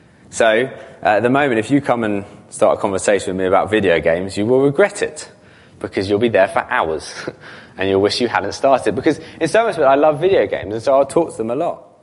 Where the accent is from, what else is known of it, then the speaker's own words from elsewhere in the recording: United Kingdom; No, not that. I'm British.